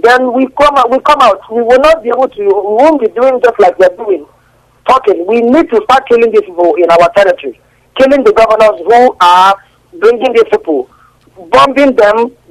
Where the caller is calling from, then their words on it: New Delhi, Delhi, India; I'm calling from New Delhi, India.